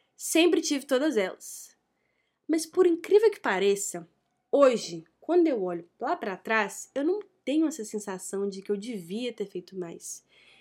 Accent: Minas Gerais, Brazil; Eu sou mineira, então eu amo tomar café

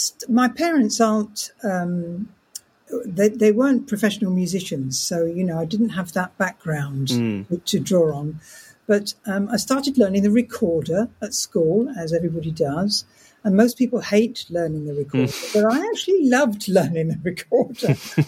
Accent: London, United Kingdom; also born or lived in Chatham; now in Hertfordshire, United Kingdom; I was born in Chatham, but the family moved to southeast London when I was about five, and that was where I was brought up, really.

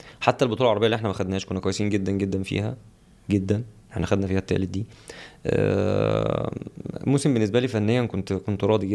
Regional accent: Egypt; اول سنه كنا اول مصريين نكون موجودين هناك

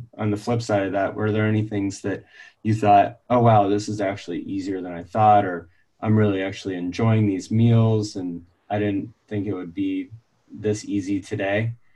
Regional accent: New England, United States; So like for me, I grew up in Northern New England

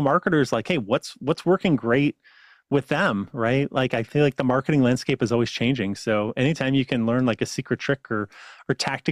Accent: Midwest, United States; I grew up in the Midwest. I didn't grow up in Silicon Valley. I made a couple big moves in my career where I moved out to Denver

